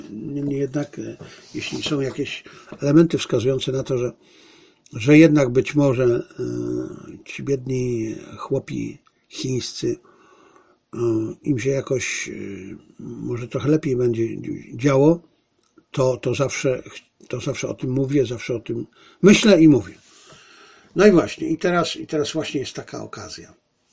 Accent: Zabrze, Silesian Voivodeship, Poland; also born or lived in Bielcza; nie wychowałem się na tej wsi, bo wychowałem się w Zabrzu, dorastałem w Zabrzu

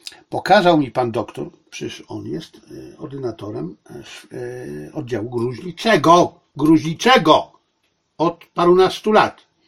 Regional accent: China; No bo przecież on wie, że jestem Chińczykiem. I jego pierwsze pytanie, a proszę pana, co tam w Chinach?

